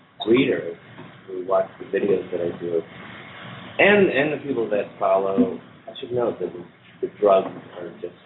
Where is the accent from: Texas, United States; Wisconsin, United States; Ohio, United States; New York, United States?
Ohio, United States; Cleveland; I do like PBR, but I'm from Cleveland.